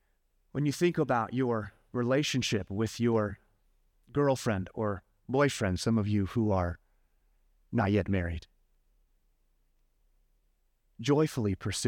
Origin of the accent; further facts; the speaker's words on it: Phoenix, Arizona, United States; I grew up in Phoenix, Arizona. We have orange trees in our backyard.